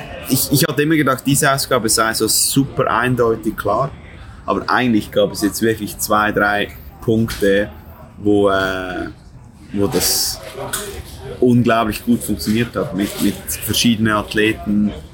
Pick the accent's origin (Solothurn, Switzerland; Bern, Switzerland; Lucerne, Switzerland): Solothurn, Switzerland; ich bin durch Olten gefahren. Das ist eine Stadt, fünf Minuten von meiner Heimatstadt.